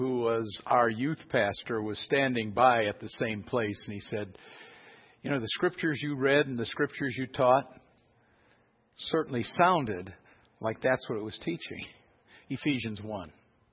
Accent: Chicago, Illinois, United States; I had never heard this before in the church when I was growing up in Chicago. So when I got to Dallas Seminary, I heard about it for the first time.

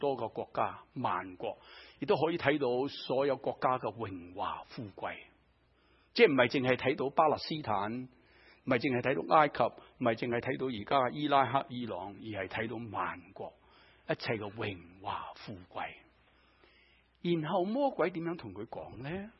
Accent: Guangdong, China; 即是我们中国人，我们广东人考下你得不得

